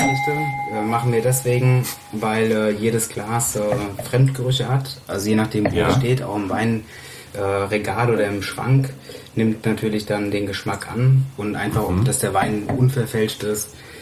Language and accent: German; Wiesbaden, Hesse, Germany; Und wir kommen hier aus Wiesbaden, aus einer Region, wo der Rheingau nicht weit weg ist oder mittendrin.